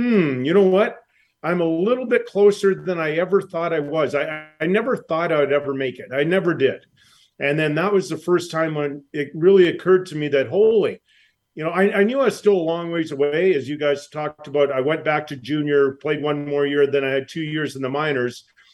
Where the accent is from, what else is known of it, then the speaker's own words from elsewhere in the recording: Edmonton, Alberta, Canada; it was basically on Saturday nights growing up in Edmonton, we'd go play a little bit of ball hockey